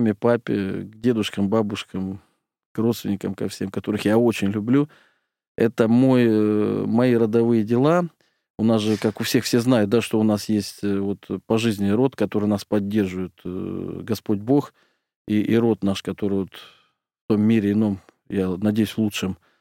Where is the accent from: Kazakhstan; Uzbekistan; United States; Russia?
Kazakhstan; Zhitikara, Kostanay Region; Вот Северный Казахстан, Кустанайская область, город Джетагара, есть такой город, Асбестовая гора в переводе. И там вот этот дом был